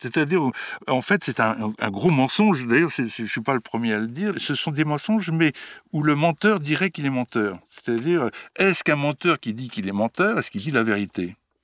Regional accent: Bourgogne-Franche-Comté, France; autant mon enfance en Bourgogne avec un oncle alcoolique

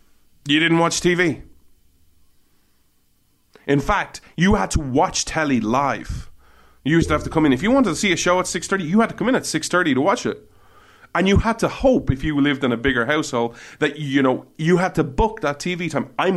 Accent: Ireland; When I was growing up in Ireland

